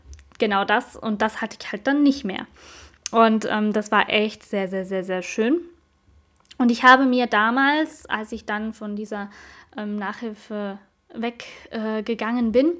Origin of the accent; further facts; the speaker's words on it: Switzerland; bei uns in der Schweiz heißt die Grundschule Primarstufe